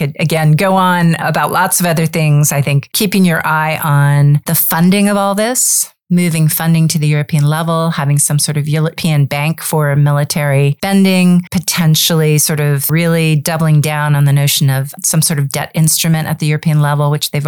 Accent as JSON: {"language": "English", "region": "Geneva", "country": "Switzerland", "tie": "born or raised there", "said": "My father actually was a trade negotiator, and I grew up in Geneva, Switzerland when he was doing a trade round there."}